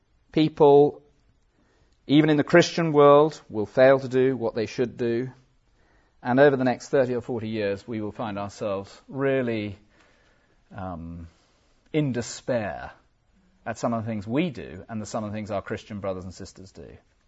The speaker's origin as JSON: {"language": "English", "region": "South West England", "country": "United Kingdom", "said": "he knew I was from Cornwall, you know how it is on the Cornish lanes?"}